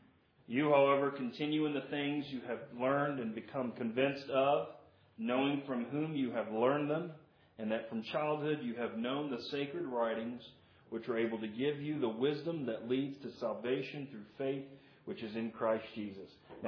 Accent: the South, United States; I'm from the South. And in the South, some of our grandparents are known as Big Mama.

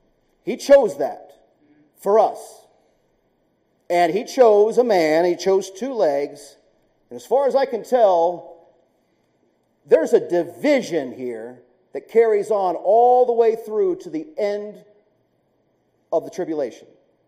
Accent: United States; you know, I'm an American.

